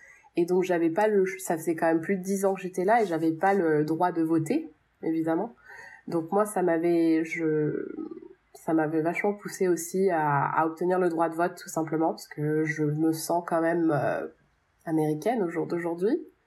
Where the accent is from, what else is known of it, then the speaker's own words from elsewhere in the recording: Paris, Île-de-France, France; now in Newington, United States; j'ai 32 ans, je viens de Paris dans le 16e arrondissement et j'habite maintenant à Newington dans le Connecticut, donc c'est à côté de Hartford qui est la capitale du Connecticut.